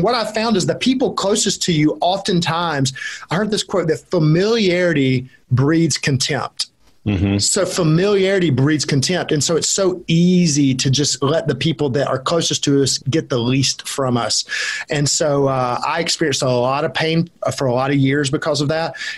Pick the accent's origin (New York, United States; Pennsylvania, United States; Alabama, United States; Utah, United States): Alabama, United States; I'm from Alabama. So I don't ask me to spell on your show, Rick.